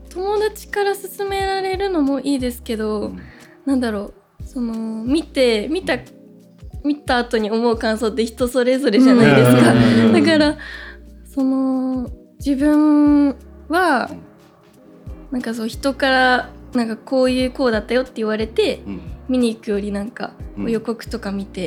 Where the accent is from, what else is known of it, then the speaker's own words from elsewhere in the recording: Okayama, Japan; でもなんかこう岡山出身だし、ちょっとその 田舎っぽさっていうか、まあなんか忘れずにいたいです。